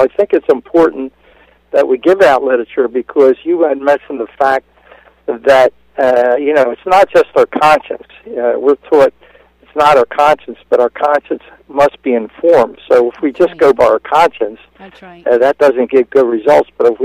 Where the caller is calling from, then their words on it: Seaville, New Jersey, United States; I'm calling from Seaville, New Jersey, not too far from Ocean City and Seattle City.